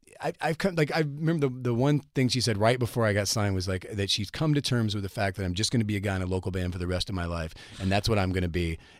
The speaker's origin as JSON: {"language": "English", "region": "the South", "country": "United States", "accent": "Southern", "said": "I was from the South. I had a much deeper Southern accent, like when I sang and when I talked."}